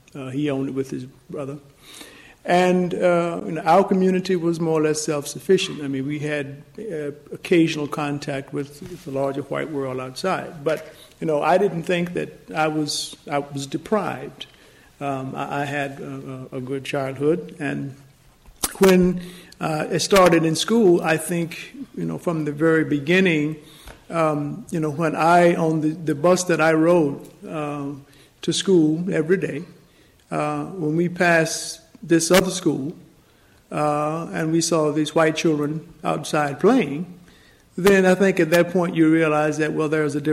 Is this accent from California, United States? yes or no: no; Tappahannock, Virginia, United States; for me growing up in Virginia in the South